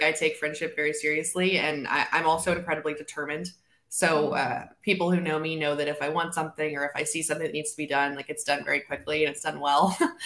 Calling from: Richmond, Virginia, United States; Joining you from Richmond, Virginia this morning.

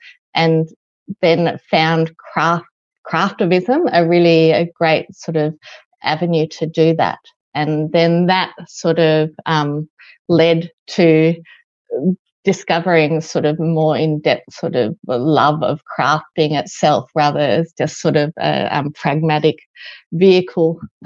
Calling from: Victoria, Australia; I'm beaming in from Wurundjeri country as well.

